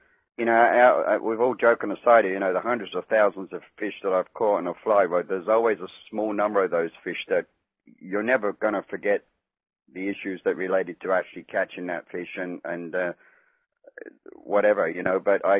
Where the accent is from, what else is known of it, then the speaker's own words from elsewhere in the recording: Wales, United Kingdom; now in Arkansas, United States; No, originally not. My friends reckon I'm from eastern Arkansas, but no, not really. I'm over there from Wales in the United Kingdom.